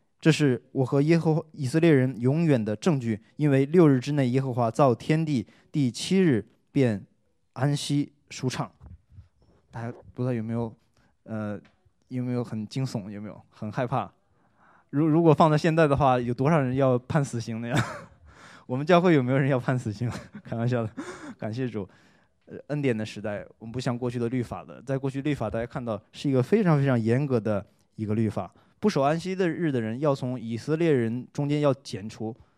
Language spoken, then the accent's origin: Chinese; China; 我们中国人的概念是属于星期日，然后前面是星期一到星期六